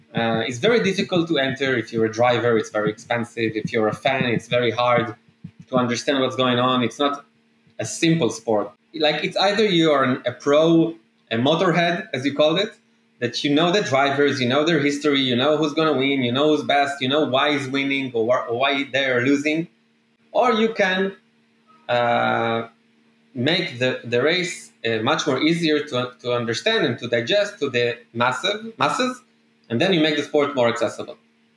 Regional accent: Israel; English is a second language; Growing up in Israel was not the best place to have this passion, because we don't have that industry locally.

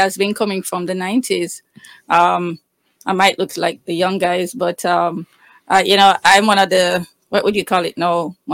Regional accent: Kingston, Saint Andrew, Jamaica; Well, originally I grew up like in the Hagley Park neighborhood.

